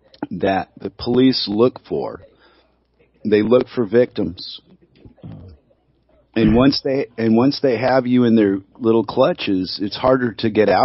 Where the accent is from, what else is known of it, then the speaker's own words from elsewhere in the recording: California, United States; I grew up in California, and I cannot understand a free speech zone in L.A.